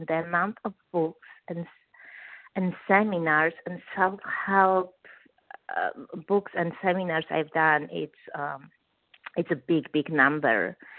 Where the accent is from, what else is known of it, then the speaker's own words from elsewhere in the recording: Los Angeles, California, United States; I'm compulsive overeater from Los Angeles.